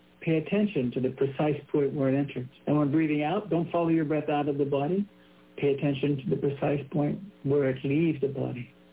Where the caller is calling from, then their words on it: Mary Esther, Florida, United States; But right now I'm calling in from the Magnolia Zen Center in Mary Esther, Florida.